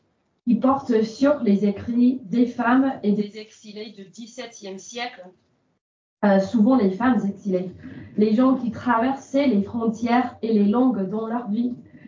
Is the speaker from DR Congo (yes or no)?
no; England, United Kingdom; French is a second language; vous avez remarqué mon accent. Comme Alice a dit, je suis postdoc de l'Angleterre dans le département français de l'Oxford.